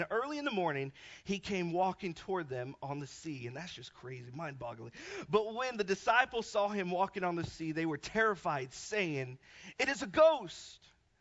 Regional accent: Texas, United States; moved away as an adult; But yes, we are from Iowa, and as originated from Texas, we moved up to Iowa.

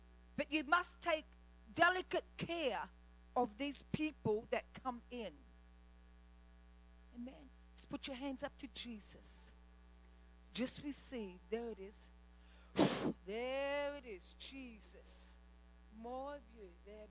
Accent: Australia; I'm trying to get it in from how I would say it as an Aussie here.

